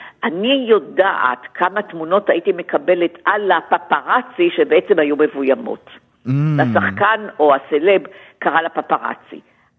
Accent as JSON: {"language": "Hebrew", "town": "Tel Aviv", "region": "Tel Aviv District", "country": "Israel", "tie": "born there", "said": "אם אני שנולדתי בצפון תל אביב"}